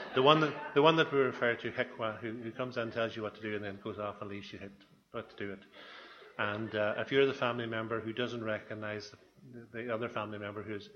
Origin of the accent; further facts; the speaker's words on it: Letterkenny, Ulster, Ireland; I came down from Letterkenny this morning and I'm not used to this tropical southern climate.